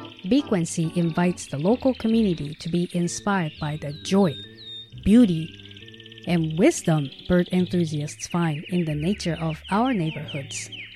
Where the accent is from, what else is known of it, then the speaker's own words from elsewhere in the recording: Tokyo, Japan; I'm from Tokyo. We almost, my adult life, never had any snow or anything. So I'm still, even after living here for 15 years, still kind of adapting to this cold weather.